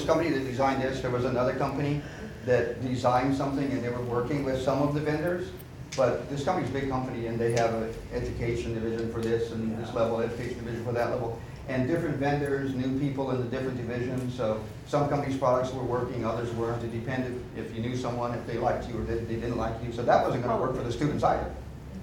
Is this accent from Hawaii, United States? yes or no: yes; Hawaii, United States; Obama's from Hawaii. I'm from Hawaii. Maybe I'd be better.